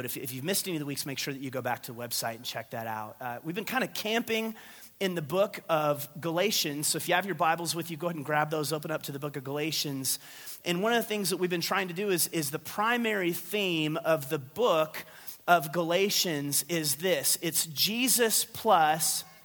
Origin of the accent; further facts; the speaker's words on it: Payson, Utah, United States; They had cute girls that went to dances at the Mormon church in my hometown in Payson